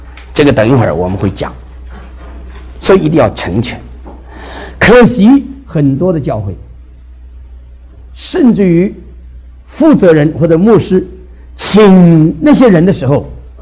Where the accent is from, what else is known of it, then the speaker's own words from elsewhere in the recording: Philippines; 我从菲律宾来，我不怕你们见怪